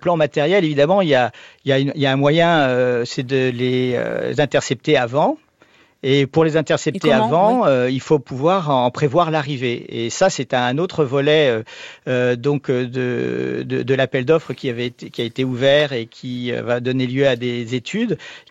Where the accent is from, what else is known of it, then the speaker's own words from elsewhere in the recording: Guadeloupe; il est chez nous en Guadeloupe.